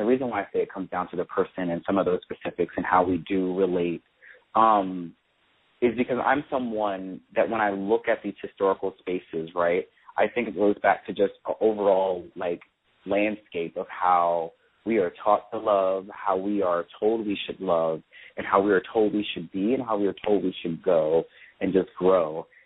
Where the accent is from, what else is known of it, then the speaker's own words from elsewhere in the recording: East Coast, United States; also born or lived in Northeast / West; So I'm from the East Coast, have lived in the Northeast, lived out West